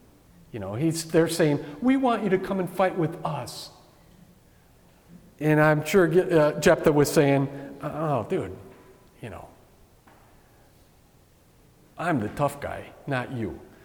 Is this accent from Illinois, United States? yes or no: yes; Chicago, Illinois, United States; growing up in Chicago, there was like gangs, you know